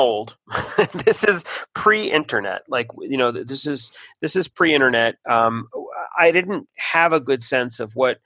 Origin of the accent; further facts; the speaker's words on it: Boston, Massachusetts, United States; born there; I was born in Boston.